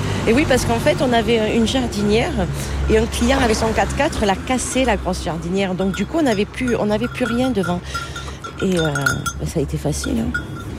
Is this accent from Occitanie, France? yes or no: yes; Sumène, Occitanie, France; born there; je suis née à Sumène, j'ai 45 ans